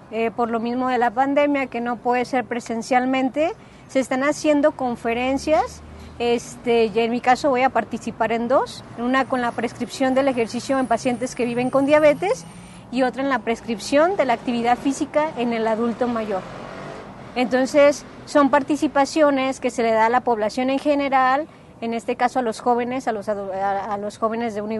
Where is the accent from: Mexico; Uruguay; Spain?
Mexico; Pues es que la verdad, muchos le echan la culpa a la pandemia, pero ya como mexicanos ya estábamos así, sí, inactivos.